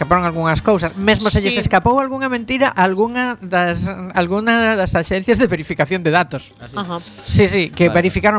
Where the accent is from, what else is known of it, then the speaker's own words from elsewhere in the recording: A Coruña, Galicia, Spain; Porque que xeitosiños somos as coruñesas e os coruñeses